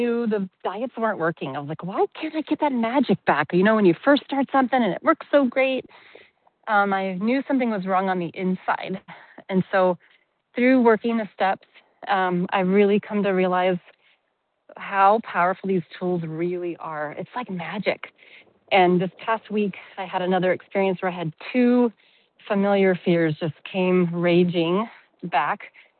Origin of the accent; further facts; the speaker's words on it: Colorado, United States; now in Poland; I am formerly of Colorado, moved to Poland a while ago, so I'm calling from Europe.